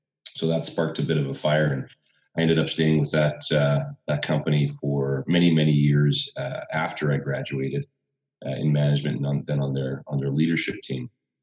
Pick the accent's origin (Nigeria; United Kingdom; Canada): Canada; But when I think, born and raised in Canada